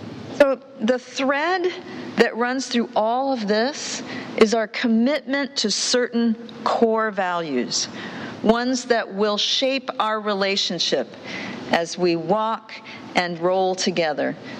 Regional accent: Midwest, United States; We share a Midwest cultural ethos, and I pump my arm because I'm born and raised in the Midwest.

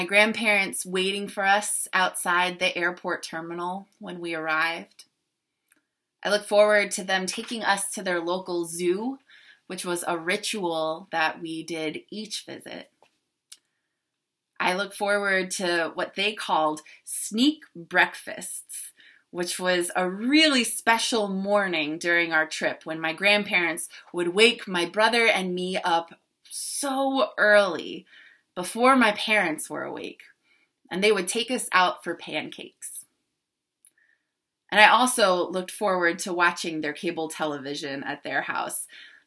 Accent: New Jersey, United States; I grew up in New Jersey, and my grandparents lived all the way out in Omaha, Nebraska.

